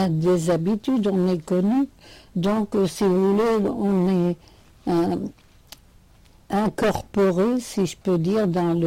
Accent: Montrouge, Île-de-France, France; born there; Moi, je suis née à Montrouge.

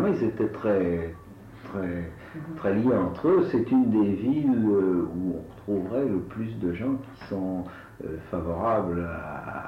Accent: Centre-Val de Loire, France; born there; mon père était de la Sarthe et ma mère du Berry. Hein, donc, je suis né dans le Val-de-Loire, mais enfin, sans être... d'origine de la région

